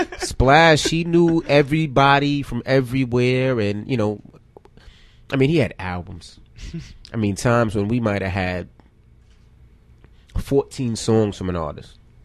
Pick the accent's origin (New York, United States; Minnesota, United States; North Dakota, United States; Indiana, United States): New York, United States; Queens Village; I'm from Queens Village, Murdoch and Springfield.